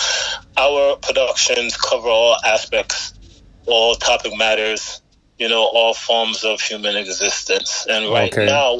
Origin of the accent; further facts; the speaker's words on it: New York, United States; born there; Well, I'm born in New York, but my family's from Jamaica. I'm a first generation New Yorker, as they would say in my family.